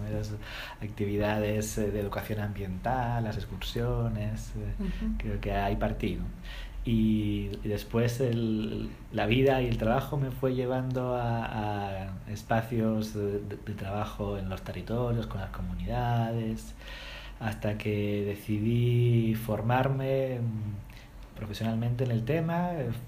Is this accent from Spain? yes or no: yes; Bilbao, Basque Country, Spain; now in Chile; yo nací y crecí en España, en el norte, en el País Vasco, en Bilbao. Ya llevo 15 años en Chile. Estoy casado con chilena, con dos guaguas chilenas